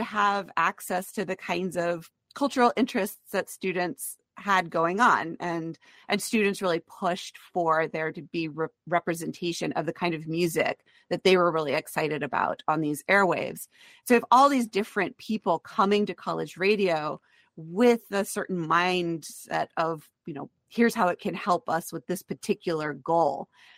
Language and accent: English; Vermont, United States; I'm from Vermont